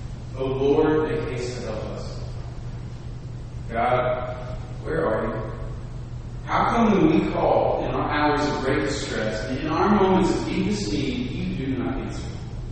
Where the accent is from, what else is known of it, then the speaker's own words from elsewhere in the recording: Southern US, United States; accent: Southern; I could put on a little bit of my Southern accent from my childhood.